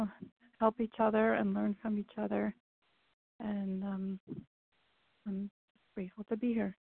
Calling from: New Jersey, United States; I'm calling in from New Jersey.

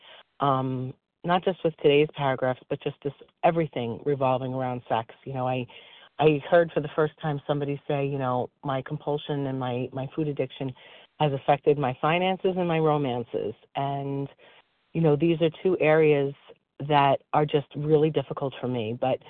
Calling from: New York, United States; I'm a grateful compulsive overeater, and I'm calling from New York as well.

